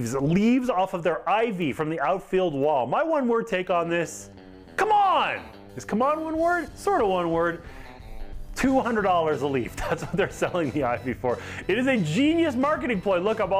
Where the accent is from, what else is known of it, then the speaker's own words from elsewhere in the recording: Canada; I'm Canadian. He's Canadian.